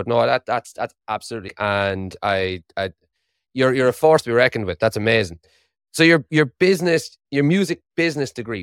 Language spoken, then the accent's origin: English; Ireland; accent: Irish; My Irish accent hasn't failed me so far in life. In 30 years, my Irish accent has never failed me.